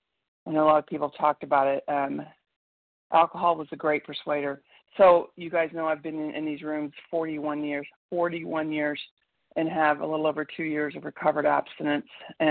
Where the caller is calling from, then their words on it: Tulsa, Oklahoma, United States; from Tulsa, Oklahoma